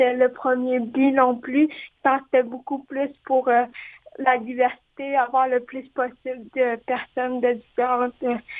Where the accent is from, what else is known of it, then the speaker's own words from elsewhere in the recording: Montreal, Quebec, Canada; j'ai grandi à Hochelaga-Maisonneuve, puis mes parents habitent dans le même quartier